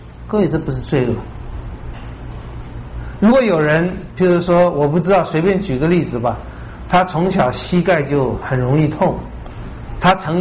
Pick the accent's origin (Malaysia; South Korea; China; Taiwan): China